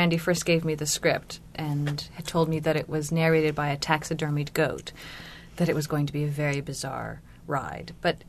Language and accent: English; New York City, New York, United States; I'm from New York City, and I do mostly Shakespeare and the classics